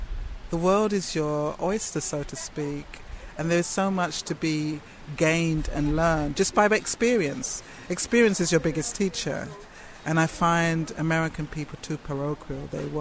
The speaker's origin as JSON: {"language": "English", "country": "Jamaica", "said": "I'm Jamaican and I can do that."}